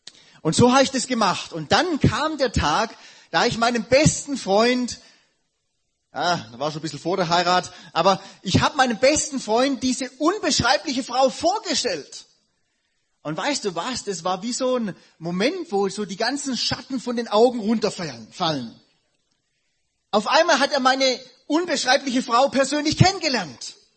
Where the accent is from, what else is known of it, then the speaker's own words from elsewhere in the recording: Southern Germany, Germany; ich bin ja auch Deutscher, Süddeutscher, bin nach Hause gekommen